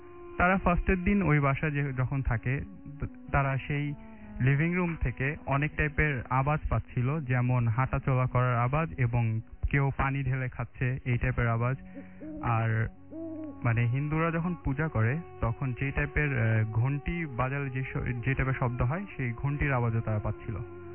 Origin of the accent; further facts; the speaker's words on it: Dhaka, Dhaka Division, Bangladesh; মিরপুর থেকে এসেছি।